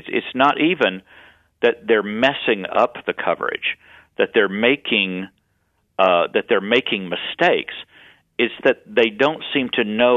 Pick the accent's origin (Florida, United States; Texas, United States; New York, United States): Texas, United States; I grew up Southern Baptist in Texas, and I figured I spoke pretty fluent evangelical.